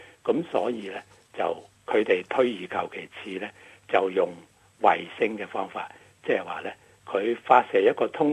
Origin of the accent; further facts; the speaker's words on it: Australia; 拉到去我哋澳洲人嘅每一个屋企